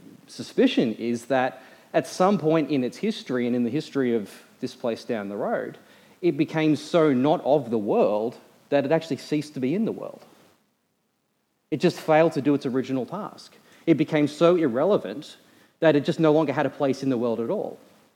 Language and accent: English; Penrith, New South Wales, Australia; born there; accent: Australian; I mean, I was born in Penrith. I have an Australian accent.